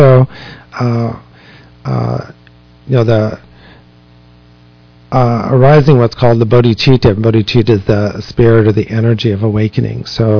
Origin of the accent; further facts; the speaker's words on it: United States; I grew up outside of New York City, and there was this place called Playland.